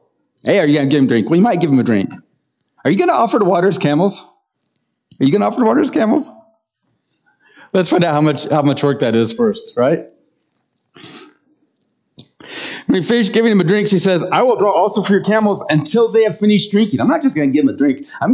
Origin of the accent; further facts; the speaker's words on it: Nebraska, United States; I grew up in Banner County, Western Nebraska. And for the first 23 years of my life